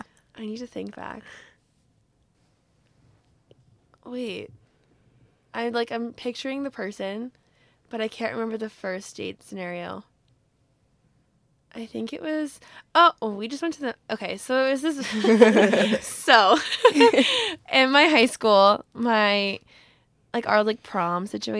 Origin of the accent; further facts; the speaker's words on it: Long Island, New York, United States; Because I'm from Long Island, so I'm near a beach.